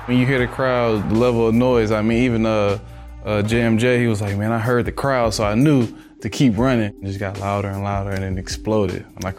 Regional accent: Texas, United States; Jamal's from Texas, I'm from Texas, Cyrus from Texas, so, you know, I know about those guys coming up.

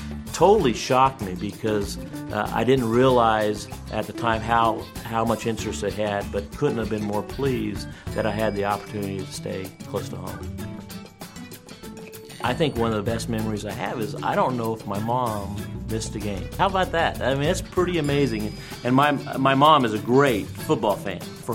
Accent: Satanta, Kansas, United States; I was born in Satanta, Kansas, very small town, out Oklahoma, Colorado border. Where I grew up, we'd have to move away from the windows because the wind would be blowing so hard.

